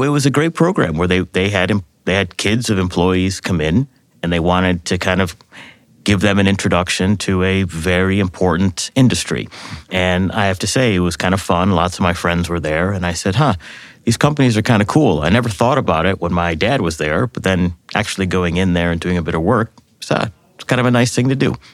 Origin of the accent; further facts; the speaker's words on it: Chicago, Illinois, United States; You know, I grew up in Chicago, and my father was a chemical engineer, and my father worked in pharmaceuticals.